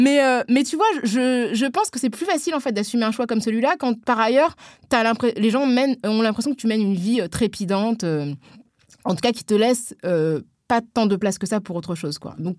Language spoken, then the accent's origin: French; Senegal; Mais là-bas, les gens me connaissaient pas et ils avaient bien capté donc j'étais originaire du Sénégal et tout.